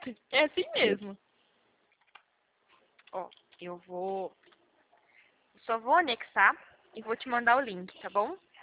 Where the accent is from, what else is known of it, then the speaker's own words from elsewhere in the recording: Paraná, Brazil; eu sou paranaense.